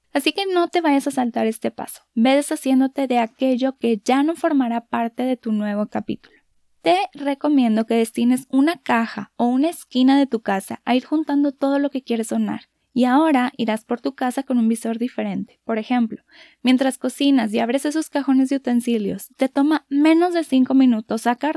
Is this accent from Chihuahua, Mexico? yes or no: no; Monterrey, Nuevo León, Mexico; moved away as an adult; now in San Luis Potosí, Mexico; yo soy de Monterrey y hace 2 años y medio mi esposo llegó a casa el día de nuestro aniversario número 5 para decirme que le estaban ofreciendo trabajo en San Luis Potosí.